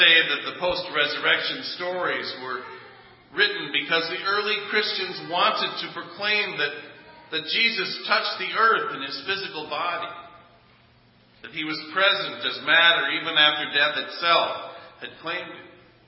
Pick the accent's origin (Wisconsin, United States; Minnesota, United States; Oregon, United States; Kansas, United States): Wisconsin, United States; Bayside; Now, I grew up in Bayside, not far from the shores of Lake Michigan, as most of you know, and I can remember a time or two having breakfast on the beach.